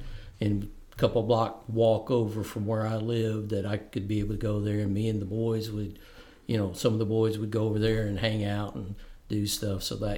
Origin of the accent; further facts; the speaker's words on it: Memphis, Tennessee, United States; I was raised in Memphis, Frazier area of Memphis.